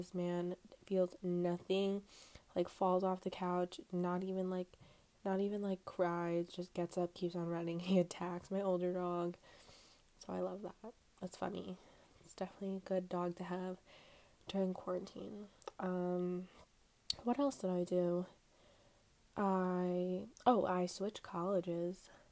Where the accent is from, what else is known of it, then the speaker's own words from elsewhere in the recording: New York, United States; now in Queens, United States; I am 20 years old. I'm from New York, specifically Long Island, but I currently live in Queens with my mom.